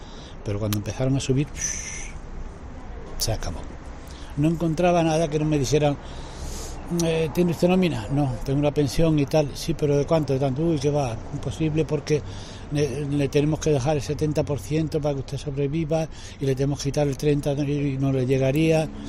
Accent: Andalusia, Spain; Estoy trabajando siempre fuera porque soy de Sevilla. Entonces, en mi pueblo hay muy poco trabajo. Y entonces siempre me he visto que he tenido que salir fuera y buscarme el trabajo. Por ejemplo, aquí en Castilla-La Mancha trabajaba

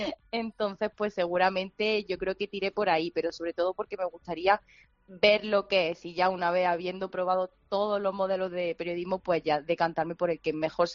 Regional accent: Granada, Andalusia, Spain; also born or lived in Málaga; llevaba casi 5 años en Málaga, yo soy de Granada, y por venirme a estudiar lo que yo he querido siempre, periodismo, pues me vine aquí a Málaga, y ahora pues al final resulta que me voy para Madrid

